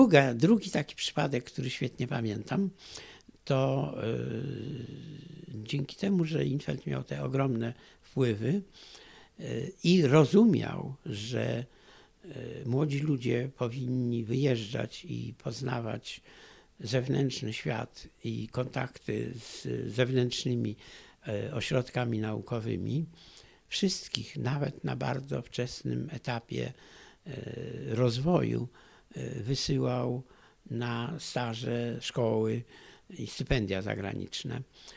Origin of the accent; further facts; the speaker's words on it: Warsaw, Masovian Voivodeship, Poland; born there; Wprawdzie urodziłem się w Warszawie, ale do Warszawy wróciłem dopiero później, po II wojnie światowej, na studia.